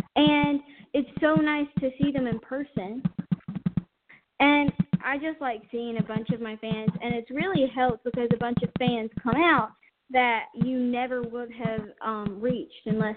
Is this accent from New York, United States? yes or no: no; Spartanburg, South Carolina, United States; we were at my hometown, Spartanburg, South Carolina, and we were just in the mall and everything